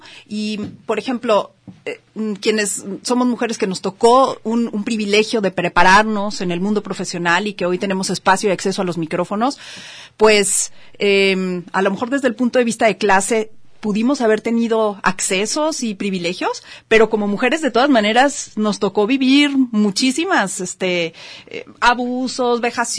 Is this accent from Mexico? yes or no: yes; Jalisco, Mexico; no digamos como mexicanos y como jaliscienses